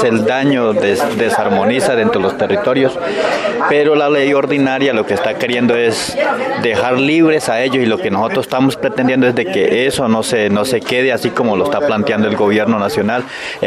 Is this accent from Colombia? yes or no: yes; Miranda, Cauca, Colombia; soy de Miranda, de Resguardo Silvia La Calera